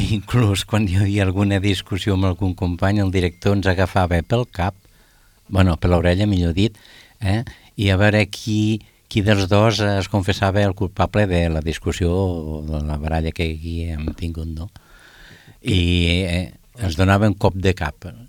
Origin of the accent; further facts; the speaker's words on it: Lleida, Catalonia, Spain; som tres lleidatans, que fem molt per Lleida